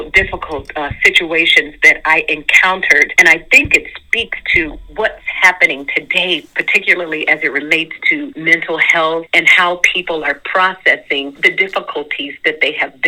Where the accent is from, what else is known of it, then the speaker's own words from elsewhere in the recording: the South, United States; Southern girl, born and bred.